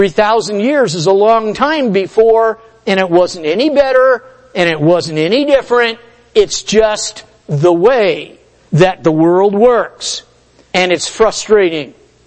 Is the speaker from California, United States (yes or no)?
yes; Los Angeles, California, United States; My brother and I were talking the other day about growing up in Los Angeles